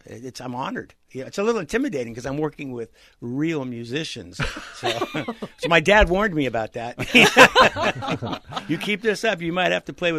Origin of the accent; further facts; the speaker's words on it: Mill Valley, California, United States; And I moved up from the Bay Area. A little town called Mill Valley was just north of San Francisco.